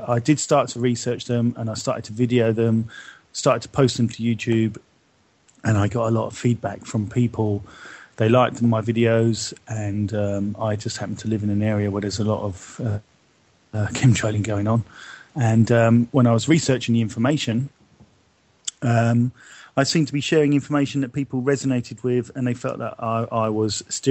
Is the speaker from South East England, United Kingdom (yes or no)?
yes; Brighton, South East England, United Kingdom; I grew up in Brighton, which is only 25 miles from one of the busiest airports in the UK.